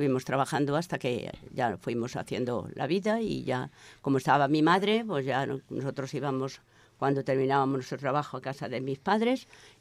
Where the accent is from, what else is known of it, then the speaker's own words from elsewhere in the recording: Campanario, Extremadura, Spain; mi marido es de un lado y yo de otro. Yo soy de Extremadura.